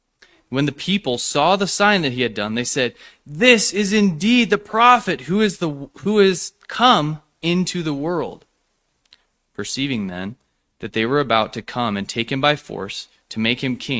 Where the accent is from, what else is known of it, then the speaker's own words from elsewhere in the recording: Montana, United States; So, yes, as Miles said, I was born and raised here in Montana and grew up over in a little community over by Denton. Actually, I graduated from Hobson High School, little Class C school, and I now live in Shoto.